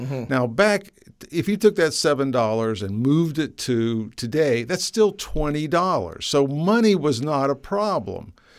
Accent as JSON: {"language": "English", "town": "Columbus", "region": "Ohio", "country": "United States", "said": "Well, basically, I'm from Columbus, Ohio, mm-hmm. So it's my hometown race."}